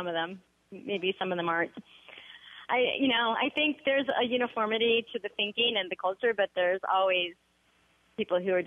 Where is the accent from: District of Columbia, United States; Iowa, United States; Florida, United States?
District of Columbia, United States; Washington; I grew up in Washington, D.C. with diplomats surrounding me